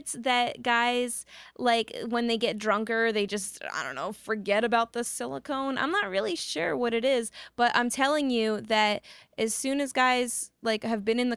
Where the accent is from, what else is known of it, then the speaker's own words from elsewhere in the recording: New York City, New York, United States; born there; I was born in Lenox Hill Hospital, but my parents didn't live in New York City